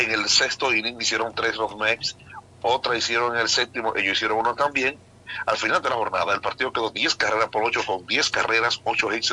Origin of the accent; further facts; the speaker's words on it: La Romana, Dominican Republic; de las voces más lindas que ha parido mi pueblo dominicano y más el pueblo de La Romana.